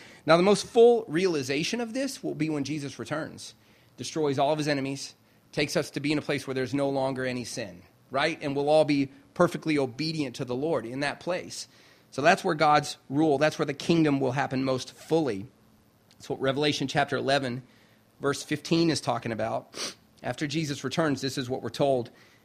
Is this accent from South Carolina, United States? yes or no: yes; South Carolina, United States; So I'm from South Carolina.